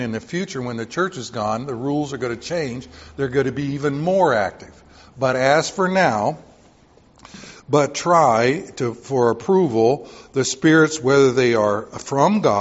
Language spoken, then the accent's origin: English; Texas, United States; When I was growing up in Texas, the 2 biggest ranches in the world were the King's Ranch, and the 2nd biggest was the 666 Ranch.